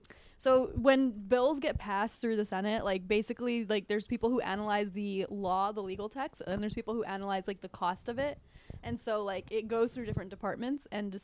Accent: Bolton, Ontario, Canada; also born or lived in India / Toronto, Canada / New Jersey, United States; now in United States; Originally, India. I was born in India. I grew up in Canada, New Jersey.

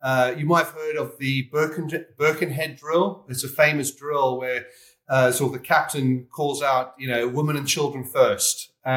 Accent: Cape Town, Western Cape, South Africa; accent: South African; moved away as an adult; I'm originally from Cape Town, and I moved over when I was about 18, 19, did the 2 year working thing in London

